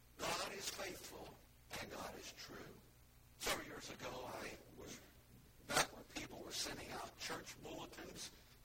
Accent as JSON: {"language": "English", "region": "Indiana", "country": "United States", "tie": "born or raised there", "said": "where I grew up in Indiana, I'd never seen that before."}